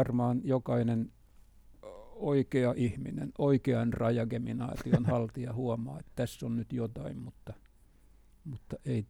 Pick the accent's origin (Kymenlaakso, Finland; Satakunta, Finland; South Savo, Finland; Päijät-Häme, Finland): Kymenlaakso, Finland; Kymi; Se on ihan tuolla meillä Kymissä